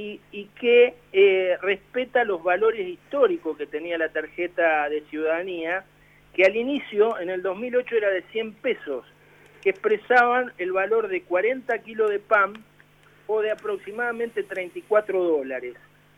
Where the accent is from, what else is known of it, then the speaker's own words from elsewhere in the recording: Felicia, Santa Fe, Argentina; born there; yo soy nacido en un pueblo, en Felicia